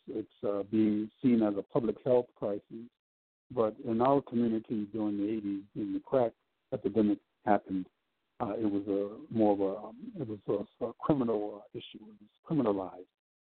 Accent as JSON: {"language": "English", "town": "Chester", "region": "Pennsylvania", "country": "United States", "tie": "born or raised there", "lives_now": "Atlanta, United States", "said": "Went up to my hometown, Chester, Pennsylvania, Philadelphia."}